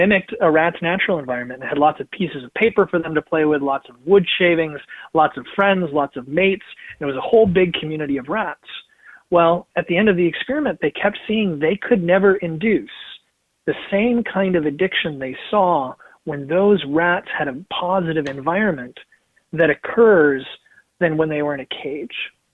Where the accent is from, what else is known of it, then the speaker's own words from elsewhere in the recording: New Hampshire, United States; and then my home state of New Hampshire